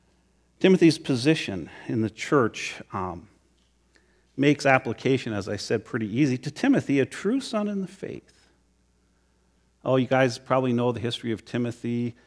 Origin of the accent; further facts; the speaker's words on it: United States; Because you see, that's what I'm like. I'm an American. Our forefathers knew about rebellion.